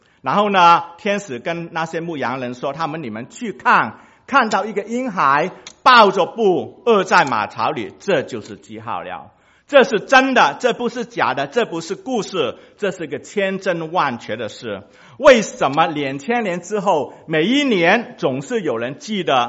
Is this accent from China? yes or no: yes; China; 我其实比较喜欢28，我是中国人嘛哈。